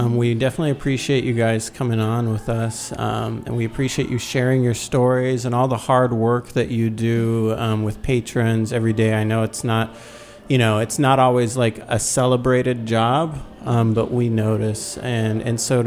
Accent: Abilene, Texas, United States; I'm from Texas. I'm from a city called Abilene, which some people have heard of, but most people haven't.

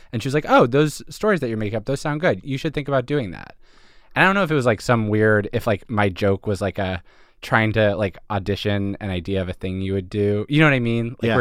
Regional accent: Philadelphia, Pennsylvania, United States; I'm from Philadelphia. I'm from suburban Philadelphia. And I went to school in Montreal.

